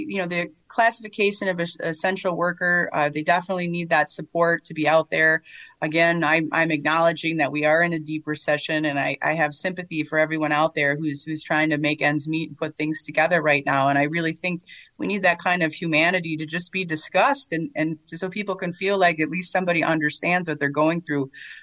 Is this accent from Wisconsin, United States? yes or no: yes; Oshkosh, Wisconsin, United States; And, you know, I come from Oshkosh, Winnebago County.